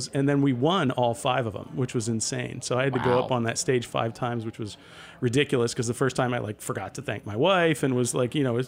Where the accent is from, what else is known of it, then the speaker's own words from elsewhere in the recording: Mystic, Connecticut, United States; I grew up in Mystic, Connecticut, and I got into the film industry because the movie Mystic Pizza came to my hometown